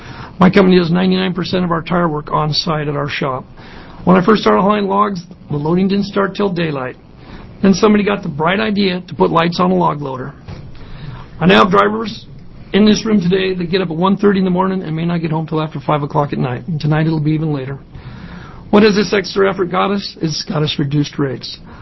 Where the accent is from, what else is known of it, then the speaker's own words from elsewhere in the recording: Astoria, Oregon, United States; I'm from Astoria, Oregon. I'm a second-generation log trucker.